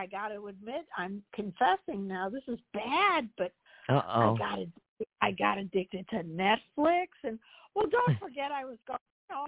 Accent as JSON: {"language": "English", "town": "Chicago", "region": "Illinois", "country": "United States", "tie": "born or raised there", "said": "They'd all be watching. I grew up in Chicago. They'd be watching the Bears, the Cubs."}